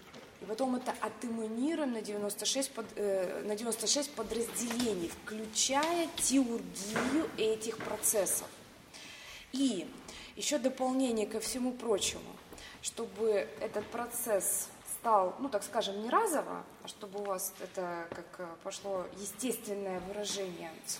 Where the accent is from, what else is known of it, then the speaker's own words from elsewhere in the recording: Moscow, Russia; Я из Москвы, глава подразделения.